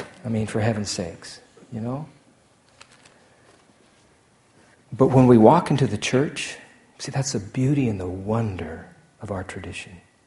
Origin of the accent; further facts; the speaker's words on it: Idaho, United States; I was born in Idaho, grew up in Idaho. My parents were born in Idaho and grew up in Idaho.